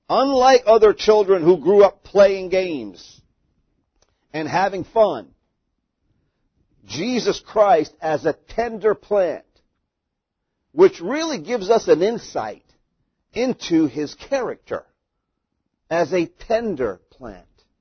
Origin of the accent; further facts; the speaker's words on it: Madawaska, Maine, United States; You know, like I was brought up in Madawaska, Maine. That's where I was brought up. That includes the time from when I was born till, you know, 18 years old, I would say.